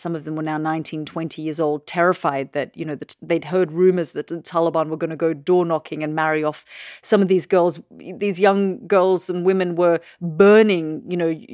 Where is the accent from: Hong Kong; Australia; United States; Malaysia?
Australia; also born or lived in Afghanistan; I remember being a teenager growing up in Australia and tracking what was happening in the country of my birth, even though Australia was our adopted home and I felt very Australian